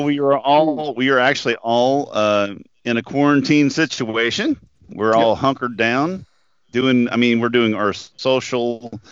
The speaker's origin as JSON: {"language": "English", "town": "Evansville", "region": "Indiana", "country": "United States", "said": "I said, I'm from Evansville."}